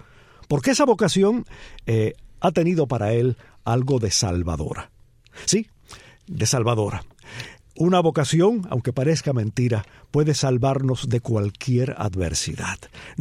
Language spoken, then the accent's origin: Spanish; Cuba; no somos pocos los cubanos que desesperamos porque nuestro país tenga acceso a un presente y a un destino mejores